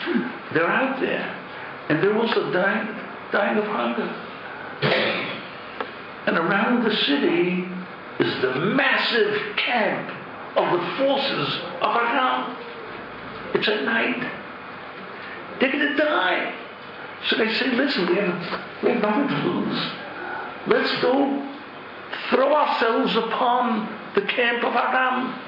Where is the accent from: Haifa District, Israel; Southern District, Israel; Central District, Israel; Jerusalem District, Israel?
Jerusalem District, Israel; Jerusalem; I come from Yerushalayim, and I'm proud that I come from Yerushalayim.